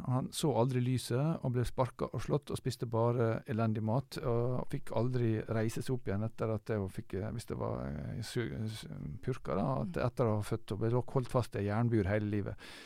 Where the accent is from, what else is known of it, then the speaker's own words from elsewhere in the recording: Ålesund, Møre og Romsdal, Norway; now in Oslo, Norway; Jeg er ålesunder. Selv om jeg bor i Oslo nå, så føler jeg at jeg er ålesunder, for det kommer fra Ålesund.